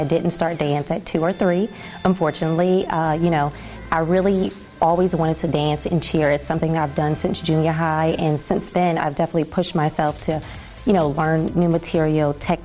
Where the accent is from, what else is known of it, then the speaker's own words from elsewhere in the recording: Slidell, Louisiana, United States; I'm 27. I'm from Slidell, Louisiana, and this is my rookie year.